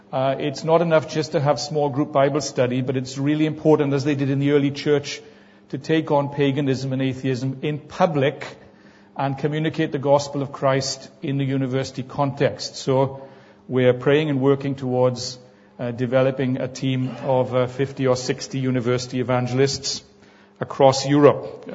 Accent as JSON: {"language": "English", "town": "Merthyr Tydfil", "region": "Wales", "country": "United Kingdom", "tie": "born or raised there", "said": "growing up in Merthyr, we're used to shouting there, of course."}